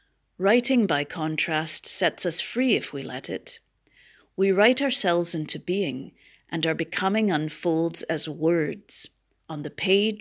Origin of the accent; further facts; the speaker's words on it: Vancouver, British Columbia, Canada; Growing up in Vancouver, I had very little knowledge